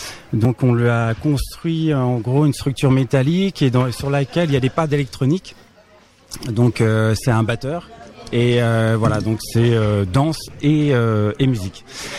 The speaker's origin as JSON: {"language": "French", "region": "Brittany", "country": "France", "said": "le réveil a été compliqué parce que nous venons de Bretagne."}